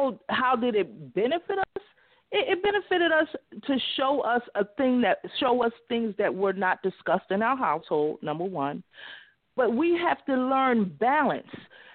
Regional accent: Atlantic City, New Jersey, United States; I grew up in Atlantic City, New Jersey.

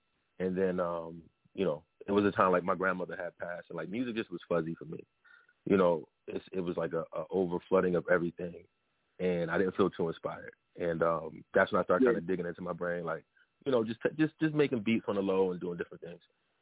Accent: New Jersey, United States; repping North New Jersey. Repping Jersey as a whole, but I'm born and raised in North, so I say that first.

